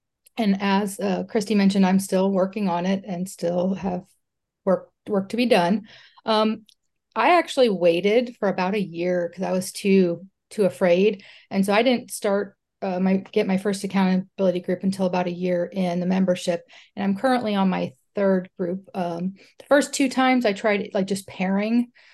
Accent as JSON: {"language": "English", "town": "Tampa", "region": "Florida", "country": "United States", "said": "I'm from Tampa, Florida."}